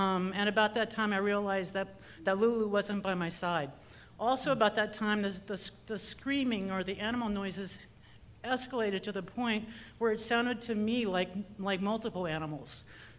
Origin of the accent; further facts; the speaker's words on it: Peña Blanca, New Mexico, United States; from Peña Blanca